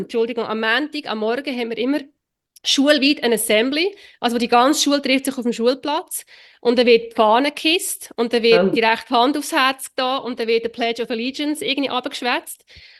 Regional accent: Switzerland; wo ich einfach als Schweizerin nicht will können verstehen

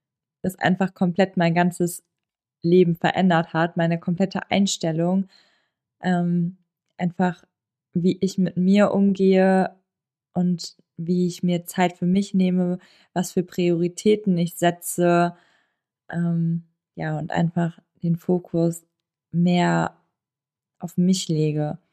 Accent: Cologne, North Rhine-Westphalia, Germany; aus Köln, ich bin 30 Jahre alt

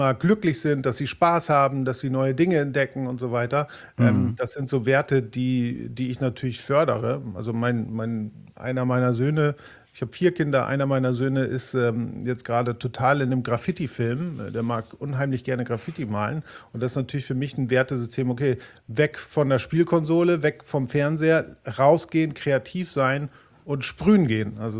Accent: Uetersen, Schleswig-Holstein, Germany; Ich bin in einem Elternhaus aufgewachsen in Uetersen, das ist bei Hamburg, Speckgürtel Hamburg.

